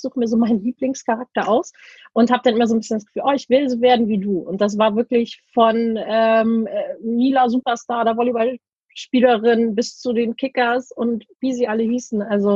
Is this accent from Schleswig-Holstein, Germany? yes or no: yes; Laboe, Schleswig-Holstein, Germany; Ich bin genau da aufgewachsen, wo ich jetzt auch noch bin. Also ich habe mich hier auch nicht wirklich aus dem Umkreis wegbewegt. Bin ein gebürtiges Nordlicht, ein sehr glückliches Nordlicht. Und meine Eltern, wir haben immer in Laboe gewohnt.